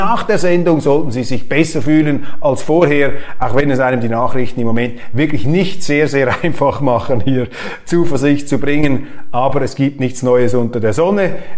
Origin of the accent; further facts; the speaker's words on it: Switzerland; Das lässt einen als Schweizer immer etwas zusammenzucken, wenn die Deutschen wieder eine militärische Führungsmacht sein sollen.